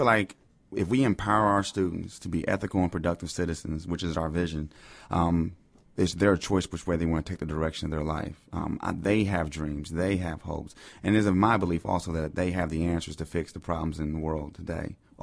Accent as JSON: {"language": "English", "town": "Columbus", "region": "Ohio", "country": "United States", "said": "Yes, ma'am. I'm from Columbus, Ohio."}